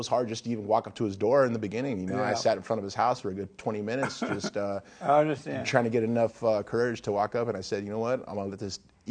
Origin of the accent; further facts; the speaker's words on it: Santa Ana, California, United States; also born or lived in Huntington Beach; I grew up in Huntington Beach to the age of six. And then from 6 to 13, I lived in Santa Ana, California